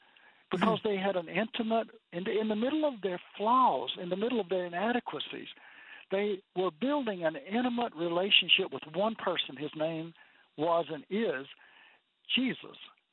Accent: Mississippi, United States; I said, sure, I know how to surf cotton. I'm from Mississippi.

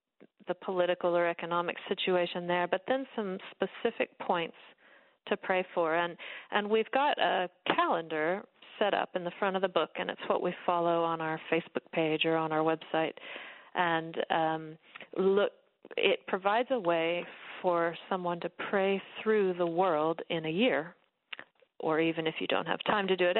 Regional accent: United States; and maybe as an American I can say this gingerly

